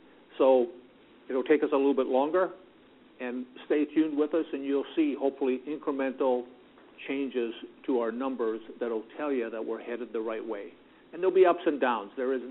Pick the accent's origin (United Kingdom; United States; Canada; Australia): Canada; But I grew up in Canada working on a railroad that had interswitching for a distance